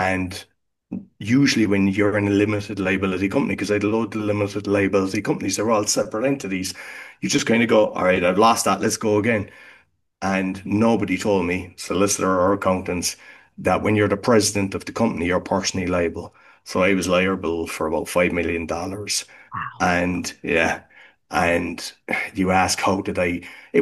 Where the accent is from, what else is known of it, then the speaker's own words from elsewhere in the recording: Ireland; now in Bonn, Germany; I'm living in Bonn, but I'm Irish